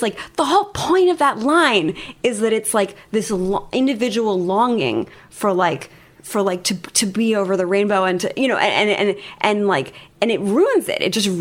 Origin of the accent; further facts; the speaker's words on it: New York, United States; Yeah, North Shore of Long Island. My mother actually is from Brazil.